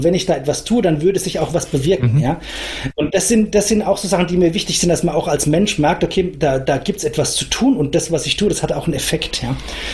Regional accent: Bavaria, Germany; Aber ich meine, ich bin selber Franke, insofern, ich kenne das vielleicht schon irgendwoher, weil unser Landkreis Aschaffenburg

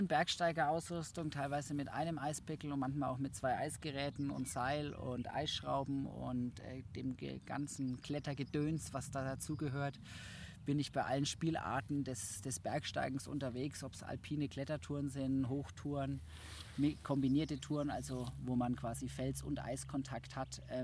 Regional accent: Nuremberg, Bavaria, Germany; moved away as an adult; now in Freiburg, Germany; Ursprünglich komme ich aus Nürnberg, bin gebürtiger Franke, bin da auch aufgewachsen, habe da studiert

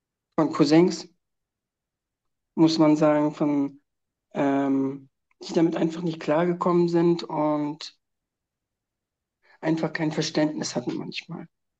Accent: Schleswig-Holstein, Germany; ganz viele Freunde aus meiner alten Heimat. Das muss man sagen, aus Dithmarschen

